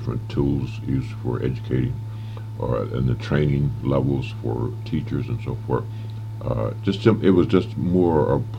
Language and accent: English; Arkansas, United States; Well, of course, I grew up in the South. I was born in Arkansas, and I had gone through the ordeal in Little Rock, Arkansas